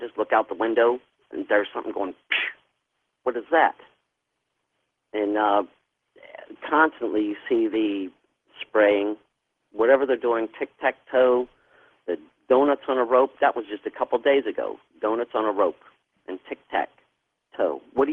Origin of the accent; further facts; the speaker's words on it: Washington, D.C. area, United States; It was Howard County, Maryland. I grew up outside of Washington, D.C.